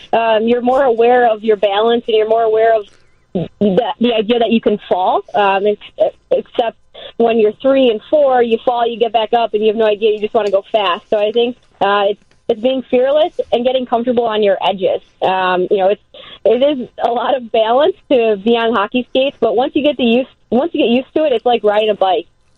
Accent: Palos Heights, Illinois, United States; I grew up in Palos Heights, and my first pair of skates and was at the Arctic Ice Arena, formerly known as the Orland Park Ice Arena.

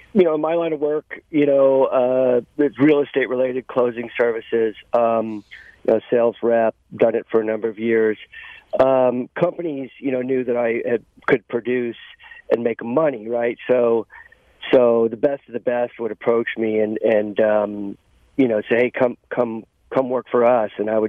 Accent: Texas, United States; and I grew up in Texas, right? So back then we didn't have, gambling wasn't legal.

